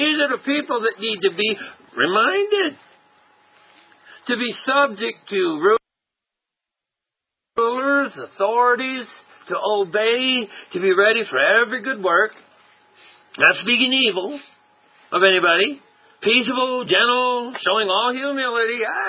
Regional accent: United States; born there; I mean, I'm an American by birth, Christian by choice. I care about my country.

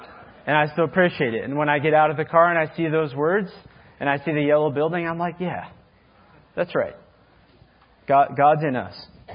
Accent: Billings, Montana, United States; as a kid growing up in Billings, driving by, you know, this massive building and finding out that that was a church building.

